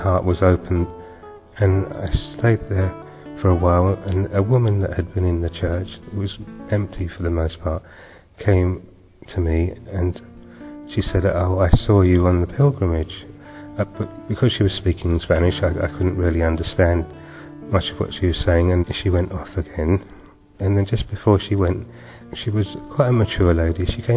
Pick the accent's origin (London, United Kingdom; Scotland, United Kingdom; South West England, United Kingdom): London, United Kingdom; Perivale; born there; I was born in Perivale, London, and my parish is St Benedict's, Ealing Abbey.